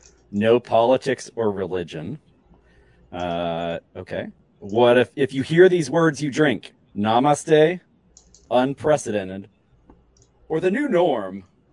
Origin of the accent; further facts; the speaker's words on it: Logan, Ohio, United States; we started it up in my hometown where I grew up. It's a little town called Logan in southeastern Ohio.